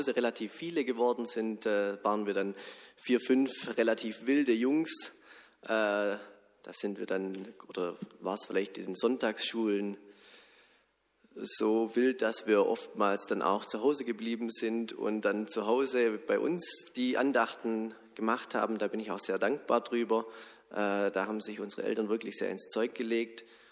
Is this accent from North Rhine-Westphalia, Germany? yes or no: no; Gomaringen, Baden-Württemberg, Germany; Ich komme aus Gomaringen, ich bin dort in der evangelischen Kirchengemeinde aufgewachsen.